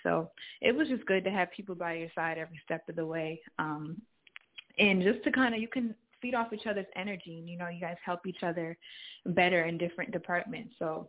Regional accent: New Jersey, United States; I am from Jersey.

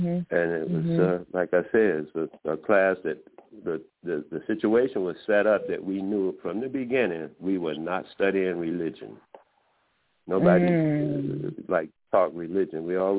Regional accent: Florida, United States; My teachers used to teach me when I was in school, you know, I grew up in Florida.

